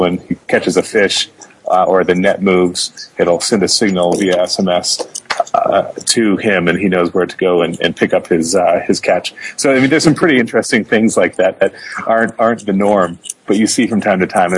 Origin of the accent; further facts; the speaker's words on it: Sudan; also born or lived in Kenya; I grew up in Sudan and Kenya, and I've been doing a lot of either technology or just general work out here for my whole life.